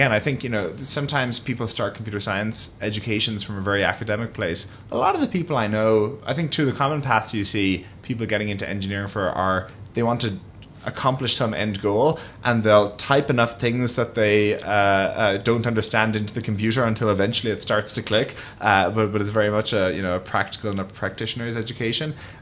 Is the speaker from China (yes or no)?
no; Limerick, Munster, Ireland; So we grew up not even in Limerick, the city proper, but in the countryside outside of Limerick.